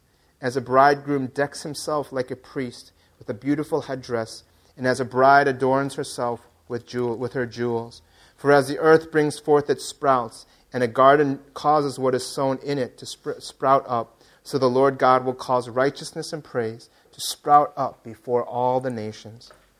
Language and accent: English; Chicago, Illinois, United States; I grew up in Chicago, which is a city in the United States, and they have this baseball team.